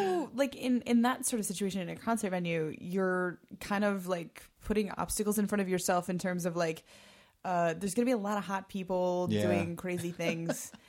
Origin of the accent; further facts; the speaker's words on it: Detroit, Michigan, United States; my best friend and I, when we were growing up in Detroit or whatever